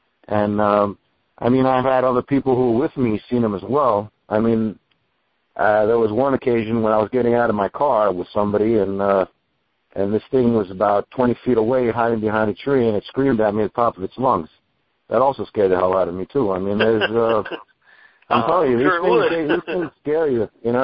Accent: New York, United States; I'm from New York, and I live, you know, less than 100 miles from New York City.

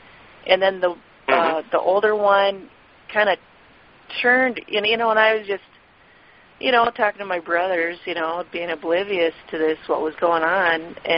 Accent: Minnesota, United States; I had many interactions growing up in Minnesota. My family was very outdoorsy, so I traveled all over the state.

